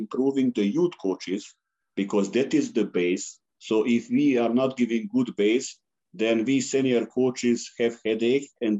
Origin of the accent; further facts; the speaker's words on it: Serbia; English is a second language; So, you know, I'm coming from Serbia, and when I was a child, we had so much great results in Yugoslavia in basketball.